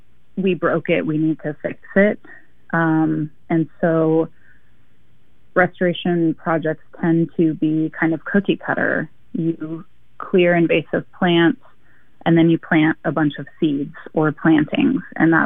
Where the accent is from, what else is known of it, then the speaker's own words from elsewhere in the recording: Oregon, United States; You know, growing up in Oregon, you kind of think that this colonized landscape is natural and what it has always looked like.